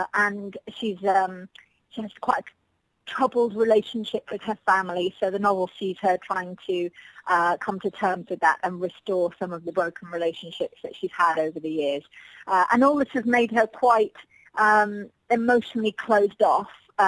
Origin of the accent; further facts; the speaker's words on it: North West England, United Kingdom; When I was growing up in the Lake District, there was a wildlife park very close by my house